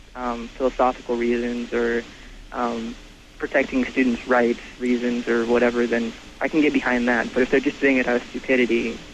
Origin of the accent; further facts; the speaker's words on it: Ohio, United States; And my home state comes up on top. Ohio University.